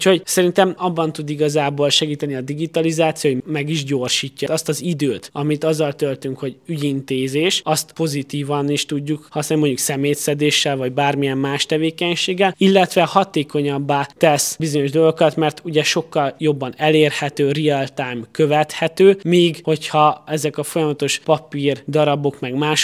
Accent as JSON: {"language": "Hungarian", "town": "Târgu Mureș", "region": "Mureș County", "country": "Romania", "said": "főleg Marosvásárhelyiként ez nagyon jellemző"}